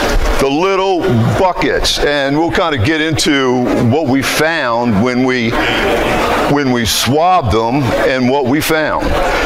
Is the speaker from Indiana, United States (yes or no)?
no; New Orleans, Louisiana, United States; I'm the director of healthcare for SSS. I'm from New Orleans, so if I talk too fast for y'all, let me know